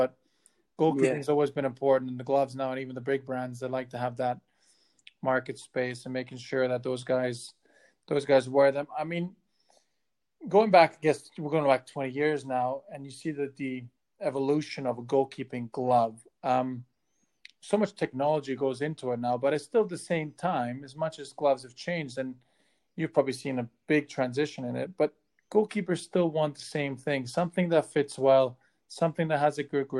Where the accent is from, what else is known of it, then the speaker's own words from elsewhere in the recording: Germany; I grew up in Germany